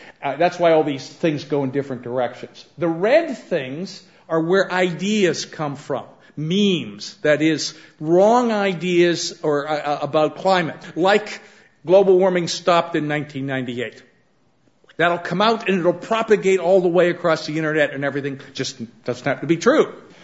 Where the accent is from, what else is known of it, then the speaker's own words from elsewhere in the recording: United States; And I'm sorry, I feel bad as an American, we foisted this on the world.